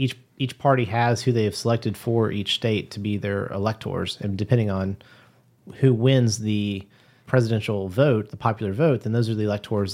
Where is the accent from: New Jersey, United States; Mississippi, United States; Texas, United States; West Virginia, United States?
West Virginia, United States; Huntington; I'm like, oh, I'm from Huntington, West Virginia.